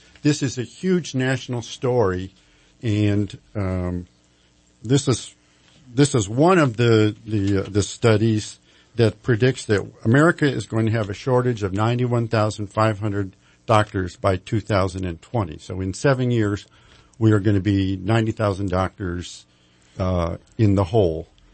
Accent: Scottsdale, Arizona, United States; now in Reading, United States; I'm a pathologist from Scottsdale, Arizona, retired to Reading in 2005.

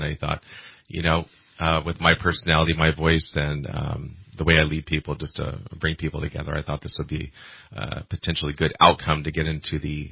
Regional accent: California, United States; I grew up in the Bay Area. After high school, I came out here in 1995 and went to Simpson University.

